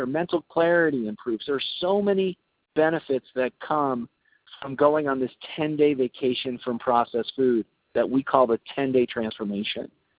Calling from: Weldon, California, United States; I'm calling in from Weldon, California, just outside the Native Springs Oasis Retreat in beautiful California.

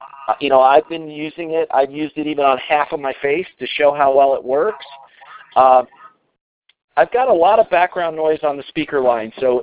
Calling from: Colorado, United States; I'm calling in from Colorado tonight.

